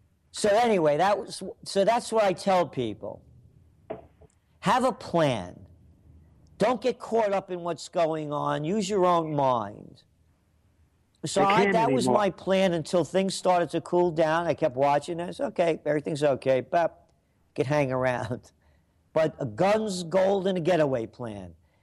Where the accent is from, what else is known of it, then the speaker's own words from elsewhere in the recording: New York, United States; And I'm a New Yorker, and I know the Hudson River very well.